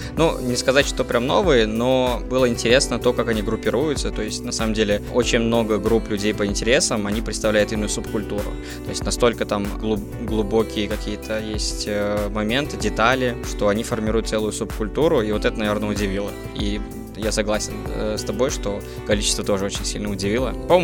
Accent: Dushanbe, Tajikistan; я журналист и редактор из города Душанбе.

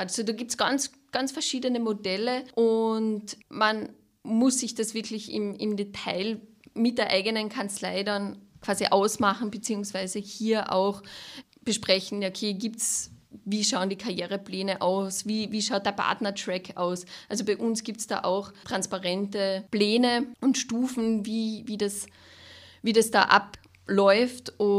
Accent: Carinthia, Austria; now in Vienna, Austria; also wie man unschwer überhören kann, komme ich aus Kärnten und habe so bei meinem Umzug nach Wien

